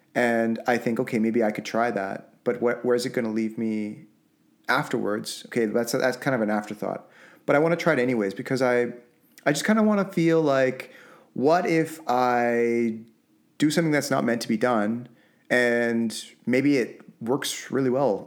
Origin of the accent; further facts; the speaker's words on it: Vancouver, British Columbia, Canada; like growing up in Vancouver, watching all these guys on the North Shore and elsewhere